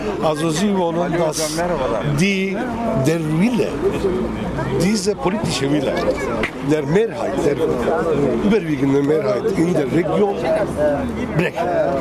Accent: Nusaybin, Mardin, Turkey; Nusaybin ist meine Heimatstadt. Ich bin in Nusaybin geboren, aufgewachsen. Ich kann nicht in meine Heimatstadt reingehen.

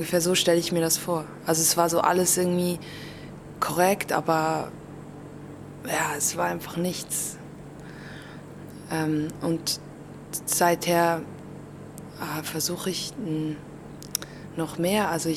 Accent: Switzerland; first language Swiss German; Schweizerdeutsch, es stimmt, das ist meine Muttersprache

